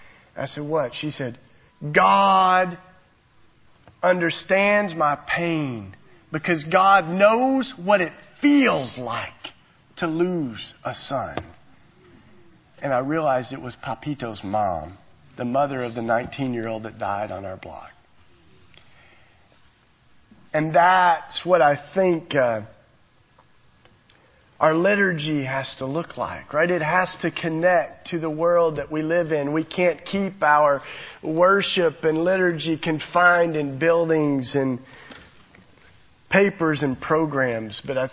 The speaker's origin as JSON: {"language": "English", "region": "Tennessee", "country": "United States", "tie": "born or raised there", "said": "I mean, I grew up in Tennessee."}